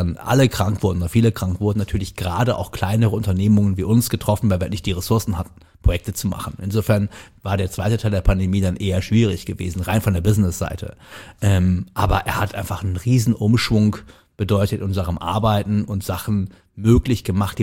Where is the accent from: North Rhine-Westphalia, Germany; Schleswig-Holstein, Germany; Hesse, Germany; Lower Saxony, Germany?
North Rhine-Westphalia, Germany; Cologne; born there; Ja gebürtiger Kölner